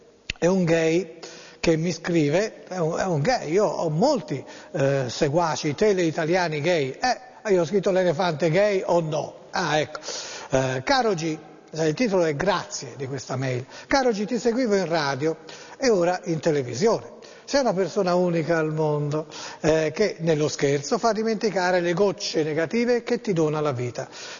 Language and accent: Italian; Florence, Tuscany, Italy; sono fiorentino, sono nato a Firenze, abito a Firenze.